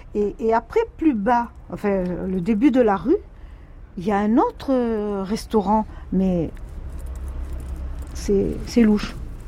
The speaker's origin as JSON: {"language": "French", "town": "Oran", "region": "Oran Province", "country": "Algeria", "said": "Nous, on n'est pas des étrangers, on est des Français, hein. Hein. Parce que moi, je suis d'Oran."}